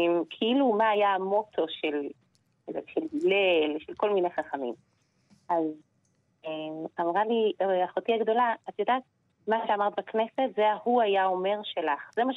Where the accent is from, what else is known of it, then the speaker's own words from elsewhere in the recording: Jerusalem, Jerusalem District, Israel; אני ירושלמית, אני אמא לחמישה, אני משפטנית בהשכלתי.